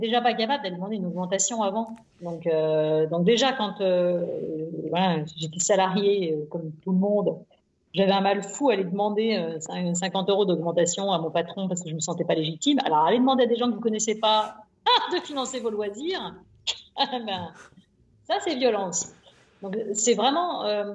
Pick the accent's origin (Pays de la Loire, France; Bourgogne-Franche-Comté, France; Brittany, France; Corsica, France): Pays de la Loire, France; Nantes; born there; 80 jours, je suis née à Nantes, hommage à